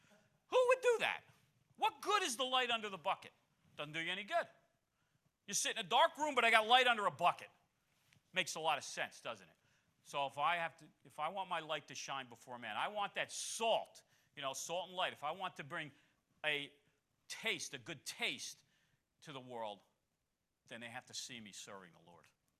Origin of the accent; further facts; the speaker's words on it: Scotch Plains, New Jersey, United States; When I grew up in Scotch Plains, my neighbor, my uncle's father, he lived between us